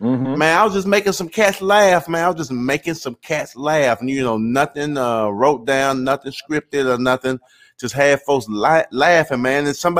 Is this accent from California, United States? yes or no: no; Mississippi, United States; I'm from Mississippi, man. I ain't going to never leave this place, man.